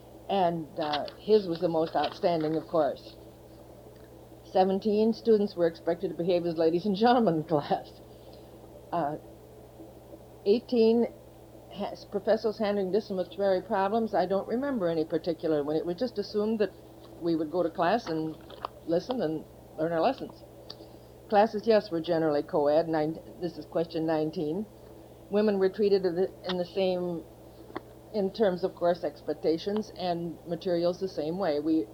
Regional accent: La Crosse, Wisconsin, United States; I was graduated from La Crosse, Wisconsin Central High School in 1925. As I was just 16, my parents sent me to Kemper Hall in Kenosha the next year because we were moving to Racine.

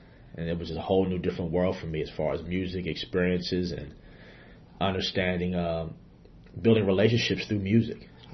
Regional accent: Philadelphia, Pennsylvania, United States; growing up in Philadelphia, I tell the student athletes that, you know, I was only around one type of music.

